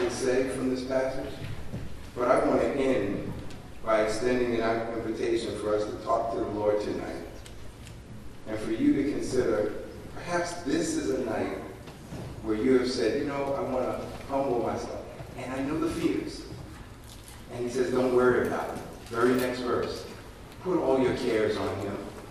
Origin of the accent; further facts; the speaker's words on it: New York City, New York, United States; I am from New York and grew up in the city. I'm used to the subway and skyscrapers and the bus and moving around like that.